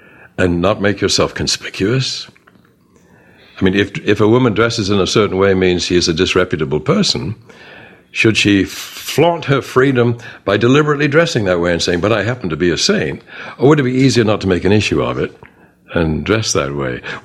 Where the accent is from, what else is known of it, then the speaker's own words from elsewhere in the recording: England, United Kingdom; moved away; No, I grew up in England